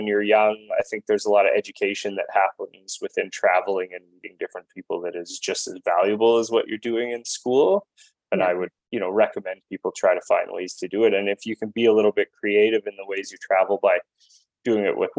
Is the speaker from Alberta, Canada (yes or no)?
no; Invermere, British Columbia, Canada; I grew up in Invermere, BC. So in the heart of the Rocky Mountains, you know, super lucky to grow up in that area.